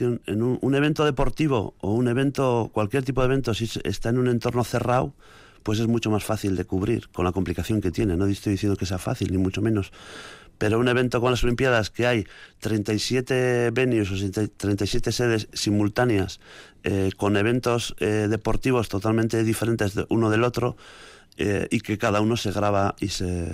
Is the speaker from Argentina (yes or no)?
no; Llodio, Basque Country, Spain; Sí, bueno, tengo que decir que sí que vivo en Dulanchi muy a gusto, pero que soy de Llodio.